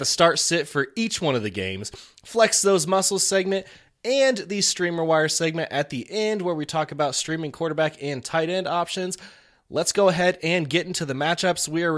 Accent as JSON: {"language": "English", "region": "Indiana", "country": "United States", "lives_now": "Minnesota, United States", "said": "From Indiana, man. I mean, I may live in Minnesota now, but I'm from Indiana."}